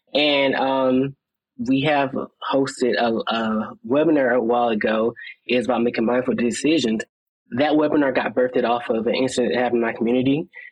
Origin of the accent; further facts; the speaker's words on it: Warner Robins, Georgia, United States; I'm from Warner Robins, Georgia. I just turned 18 June 19th, on Juneteenth, actually.